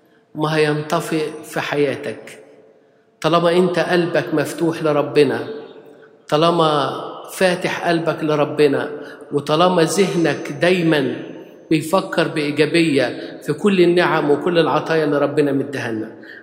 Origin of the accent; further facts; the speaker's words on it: Egypt; طب أنا يعني كمصري في حاجة استهوتني